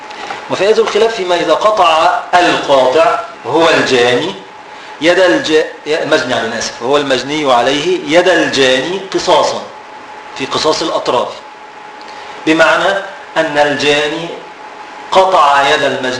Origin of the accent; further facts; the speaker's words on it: Egypt; يعني عندنا في مصر أيها المغتربون